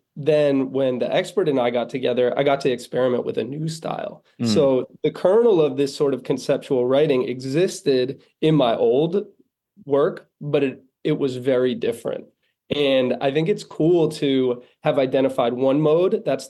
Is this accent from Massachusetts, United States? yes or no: yes; Massachusetts, United States; moved away; I'm from the great state of Massachusetts, I have to say. But I moved to New York